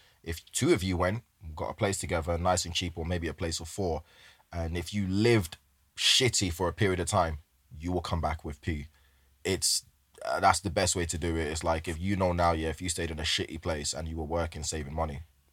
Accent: England, United Kingdom; I was from England to them.

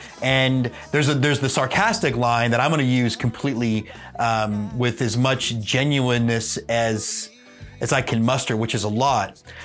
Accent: United States; I'm an American, I'm a veteran

